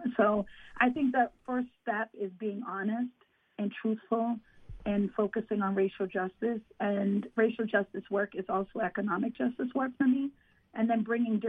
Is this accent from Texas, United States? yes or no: no; Boston, Massachusetts, United States; I grew up in the Roxbury's, in a section of Roxbury called the Dudley Triangle